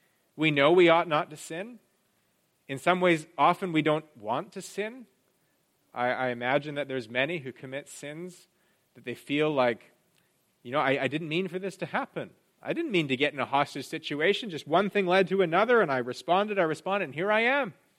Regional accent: Canada; Air Canada, which is obviously the main airline in my home country.

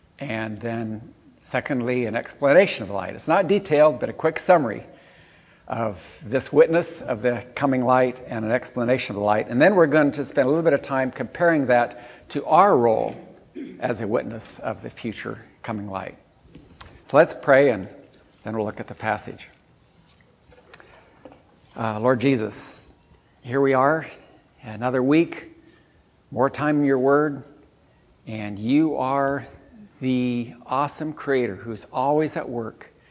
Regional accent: Ethiopia; especially since I grew up in Ethiopia.

